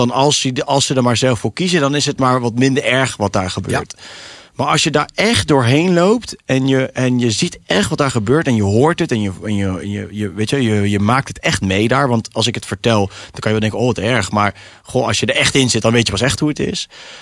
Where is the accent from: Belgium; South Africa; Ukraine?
South Africa; now in Netherlands; ik kom net terug uit Zuid-Afrika eigenlijk. En ik ben daar opgegroeid, dus ik ben daar vaker.